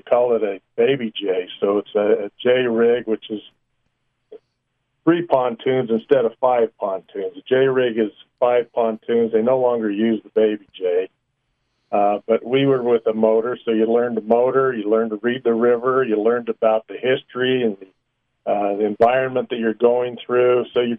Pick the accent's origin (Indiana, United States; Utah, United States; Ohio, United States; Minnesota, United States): Utah, United States; Granger; I grew up in Granger, Utah, which is part of Salt Lake, but was on the outskirts.